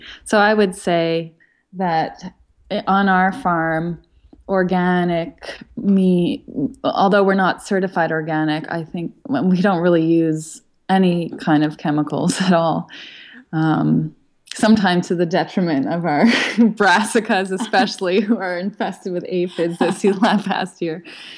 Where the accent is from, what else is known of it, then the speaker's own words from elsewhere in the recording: New York, United States; I grew up on Long Island, yes, and on Long Island, my father had many friends because he's a big talker